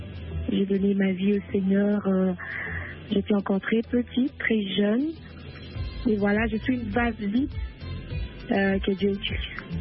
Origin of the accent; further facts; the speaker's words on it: South Africa; J'ai grandi en Afrique du Sud